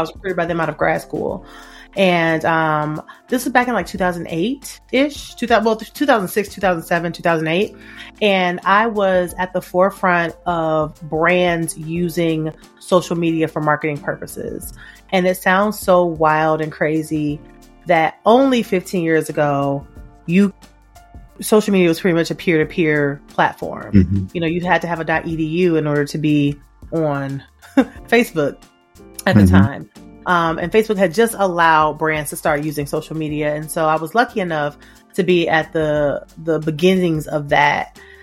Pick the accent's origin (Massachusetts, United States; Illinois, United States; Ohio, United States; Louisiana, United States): Ohio, United States; Cleveland; now in Detroit, United States; I am originally from Cleveland, Ohio. I have been a resident of the Detroit area for about 15 years.